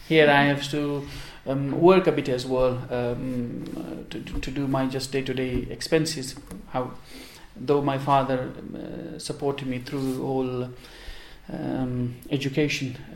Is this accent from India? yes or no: no; Quetta, Balochistan, Pakistan; also born or lived in London; I'm from Pakistan, a province called Balochistan. Lived all my life there. Brought up in Quetta, one of the capital city of Balochistan. And did all my education back home, except my Master in Business Administration, which I did in London.